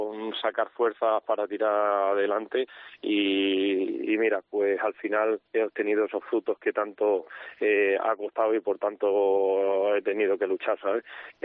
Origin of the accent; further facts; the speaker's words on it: Cáceres, Extremadura, Spain; lo que tenemos que empujar este carro somos todos los cacereños